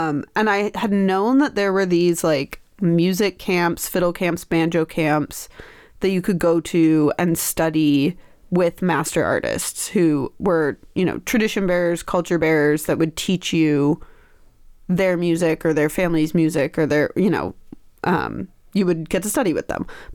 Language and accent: English; Rochester, New York, United States; Yeah, so it starts all the way back here in Rochester. So I grew up here in Rochester.